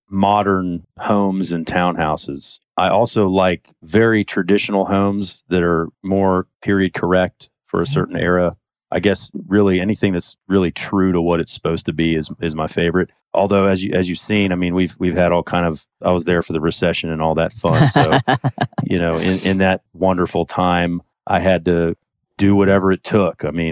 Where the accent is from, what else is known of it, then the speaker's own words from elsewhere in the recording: East Cobb, Georgia, United States; So I'm a Georgia native. I was actually born in Piedmont Hospital. I grew up in East Cobb, went to Walton High School, and then went to Georgia Tech.